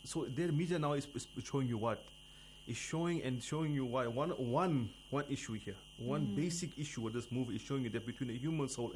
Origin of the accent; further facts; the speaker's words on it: South Africa; I am from South Africa.